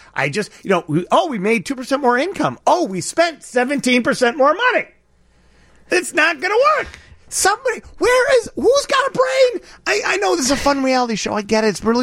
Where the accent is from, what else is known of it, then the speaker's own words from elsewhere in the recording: Chicago, Illinois, United States; I'm from Chicago.